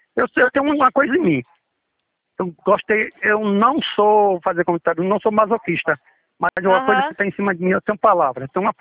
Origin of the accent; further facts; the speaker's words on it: Santa Catarina, Brazil; born there; Natural do Rio de Janeiro. Eu nasci em Santa Catarina e fui registrado nessa cidade do Rio Grande do Norte.